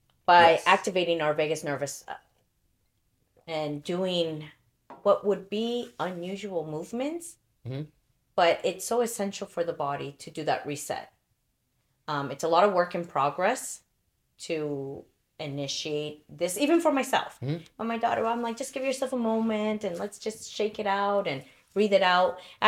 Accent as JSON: {"language": "English", "country": "El Salvador", "said": "El Salvador."}